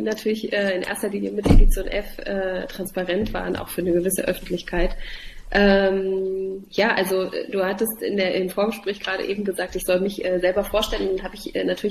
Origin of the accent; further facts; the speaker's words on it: Halle, Saxony-Anhalt, Germany; also born or lived in Dessau; Also ich bin in Dessau geboren, ich bin in Halle aufgewachsen. Ich bin also ein Ostkind.